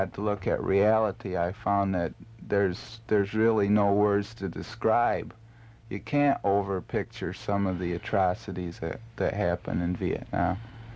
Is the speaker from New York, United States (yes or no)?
yes; New York, United States; Upstate New York.